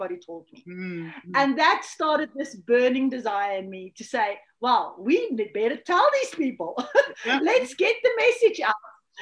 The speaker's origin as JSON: {"language": "English", "country": "South Africa", "said": "I'm from South Africa, like you said."}